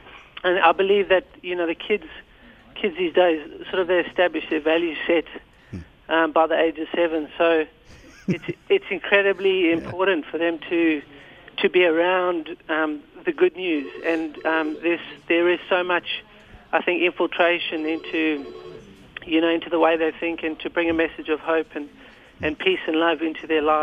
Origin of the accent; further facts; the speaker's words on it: South Africa; moved away; So, originally from South Africa, but been here for about 13 years, mm-hmm. and I've got four beautiful kids and a beautiful wife, and we live in Forestville.